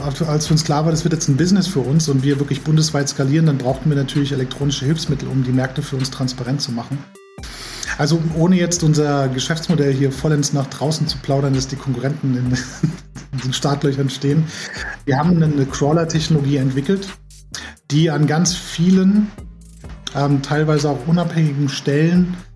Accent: Frankfurt, Hesse, Germany; born there; now in Karlsruhe, Germany; Ich bin 48, bin Unternehmer seit gut 25 Jahren, bin geboren in Frankfurt, wohne aber seit 20 Jahren in Karlsruhe. Eigentlich wegen der Arbeit hierher umgezogen

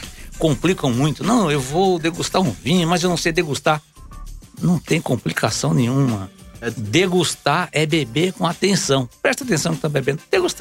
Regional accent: Recife, Pernambuco, Brazil; born there; moved away as an adult; now in São Paulo, Brazil; sou sommelier. Eu nasci em Recife, eu vim com 18 anos para São Paulo.

